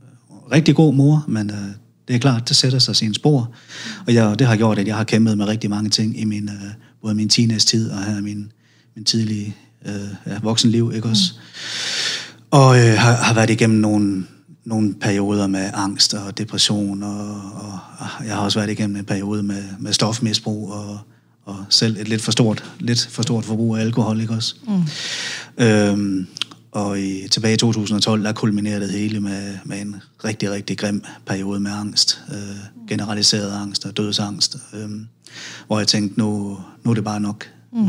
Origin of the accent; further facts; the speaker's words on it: Viborg, Central Denmark Region, Denmark; og jeg er 38 år, bor i en lille midtjysk by, Bjernbro. Jeg kommer oprindeligt fra Viborg.